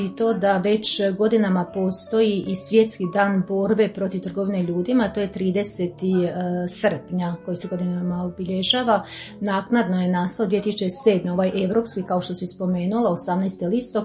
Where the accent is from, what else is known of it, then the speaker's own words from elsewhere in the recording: Jankovci, Vukovar-Srijem County, Croatia; rodom sam iz Jankovaca, radim kao učiteljica engleskog jezika već godinama, u samo sam došla, već redovnica sam preko 30 godina